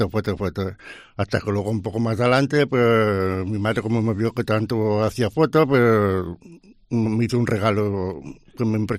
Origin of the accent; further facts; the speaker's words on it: Lleida, Catalonia, Spain; also born or lived in Castro del Río, Spain; Yo nací en Córdoba, en Castro del Río. Desde pequeño ya me vine aquí a Lleida.